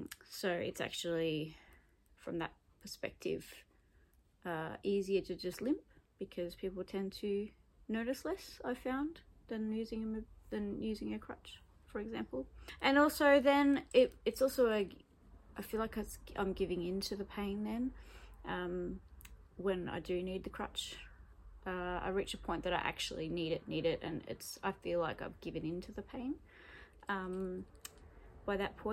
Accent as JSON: {"language": "English", "country": "Australia", "said": "I'm from Australia."}